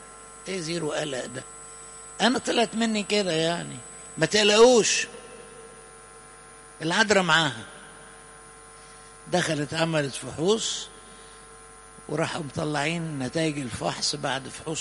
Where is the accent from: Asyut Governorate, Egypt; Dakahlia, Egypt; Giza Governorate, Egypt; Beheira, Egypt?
Asyut Governorate, Egypt; Asyut; لأن أنا من أسيوط